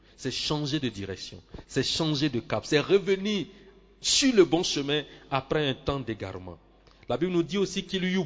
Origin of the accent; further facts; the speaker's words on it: Benin; Et je viens du Bénin. Et ce pays qui est connu comme le pays du vaudou, des idoles.